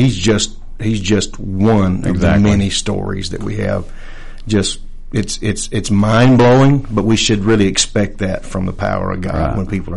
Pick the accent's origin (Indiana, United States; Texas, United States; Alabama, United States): Alabama, United States; Hatton; I grew up on the other side of Moulton, out in a little country town called Hatton.